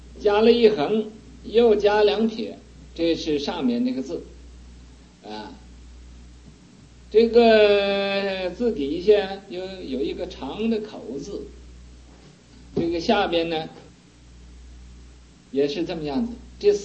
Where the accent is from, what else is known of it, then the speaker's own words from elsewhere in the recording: China; 我是中国人呢，我为什么不敢做坏事啊？